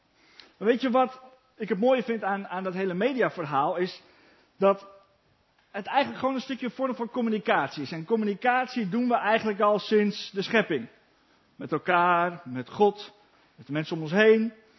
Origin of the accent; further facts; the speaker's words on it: Almelo, Overijssel, Netherlands; Ik kom dus uit Friesland. Ik ben geboren hier in de buurt, Zwifterband, opgegroeid in Almelo.